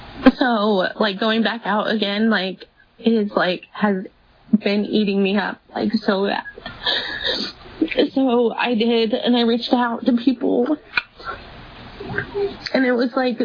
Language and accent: English; Jackson, California, United States; I am actually from Jackson, California, Northern California.